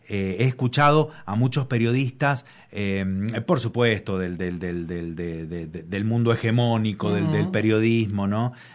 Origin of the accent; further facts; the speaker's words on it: Argentina; como argentinos y argentinas, como ciudadanos y ciudadanas de este país